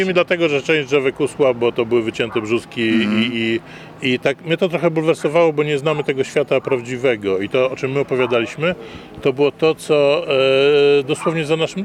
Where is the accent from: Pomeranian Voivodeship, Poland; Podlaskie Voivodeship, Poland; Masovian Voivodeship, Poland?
Pomeranian Voivodeship, Poland; Gdańsk; born there; Ja się urodziłem w Gdańsku, w ulicy obok, od której w tej chwili się znajdujemy.